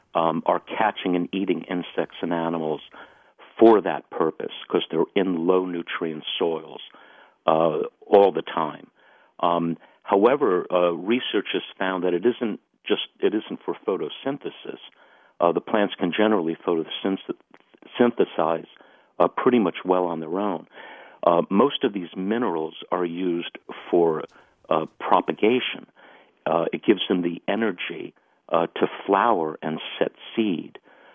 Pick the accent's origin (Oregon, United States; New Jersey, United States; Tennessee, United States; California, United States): New Jersey, United States; I grew up in New Jersey, and I tried growing fly traps when I was a kid in the 1960s